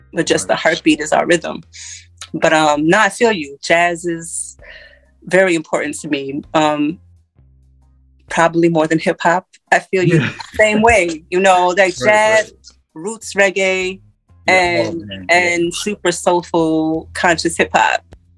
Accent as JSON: {"language": "English", "town": "Hartford", "region": "Connecticut", "country": "United States", "tie": "born or raised there", "also_born_or_lived": "New York", "said": "New York and Hartford. I grew up in Hartford and New York."}